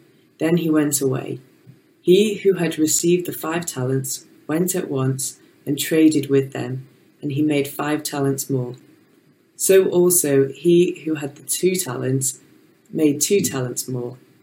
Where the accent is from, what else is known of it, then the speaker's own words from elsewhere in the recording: Wales, United Kingdom; So I'm born and raised on Anglesey and I have a real heart for the youth and the island.